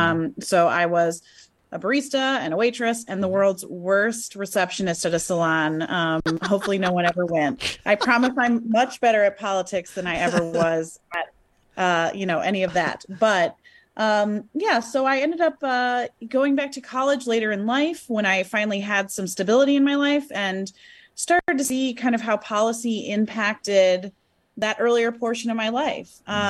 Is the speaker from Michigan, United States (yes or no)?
yes; Michigan, United States; I am a Michigan native, so right next door.